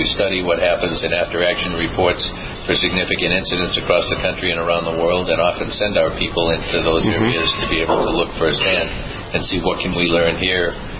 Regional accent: Boston, Massachusetts, United States; now in Los Angeles, United States; I am. I grew up in Boston.

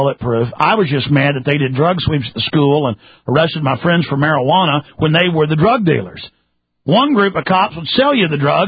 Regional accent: Rockwall, Texas, United States; growing up in Rockwall, Texas, I had the police pull me over, take me to jail for no reason, claiming disorderly conduct.

